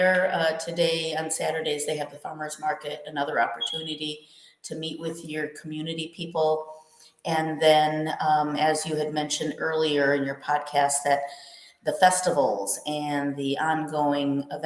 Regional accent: Waukesha, Wisconsin, United States; growing up in Waukesha, I know many of the families, both the Hispanic families and just every other nationality. We still had pockets of neighborhoods

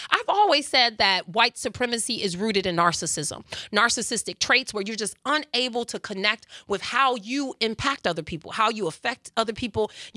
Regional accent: Chicago, Illinois, United States; born or raised there

